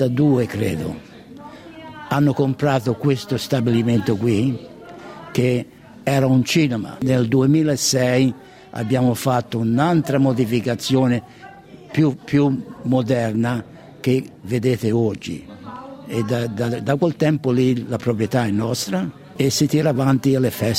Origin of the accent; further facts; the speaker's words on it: Borgo a Mozzano, Tuscany, Italy; Io vengo da Borgamozzano, provincia di Lucca.